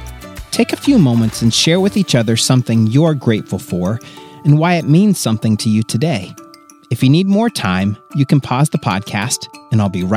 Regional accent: Florida, United States; After growing up in Florida, it's been nice to live in a place with all four seasons.

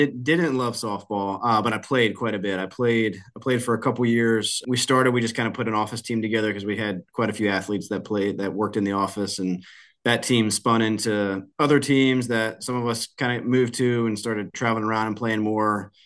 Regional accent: Newport News, Virginia, United States; So I grew up in Newport News. I went to college at Christopher Newport University and then, yeah, found this job coming out of college.

